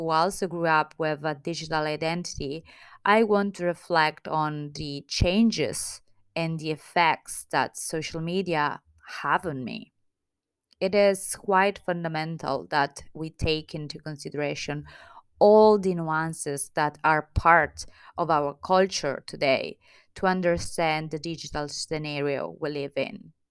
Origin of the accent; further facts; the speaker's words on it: Italy; accent: Italian; English is a second language; I hope you can still understand me with my Italian accent.